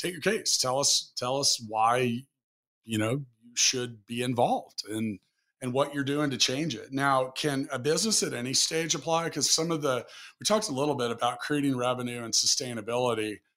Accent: Kansas City, Missouri, United States; I'm in Times Square in New York, and I'm a guy from Kansas City.

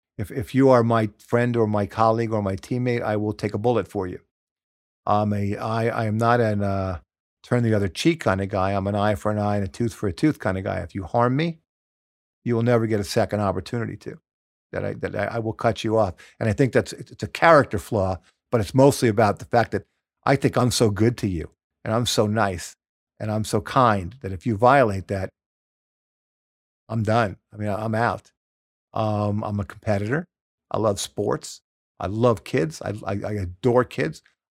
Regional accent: New York City, New York, United States; I grew up in New York.

